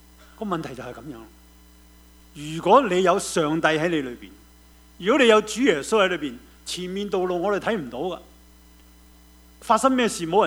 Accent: China; 今日我哋做我哋中國人嘅父母，其中一個最大最大最大嘅問題係咩咧？

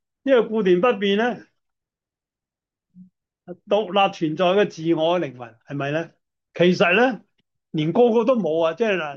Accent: Hong Kong; 即系好似我哋香港人所话，睇 起开啲啦

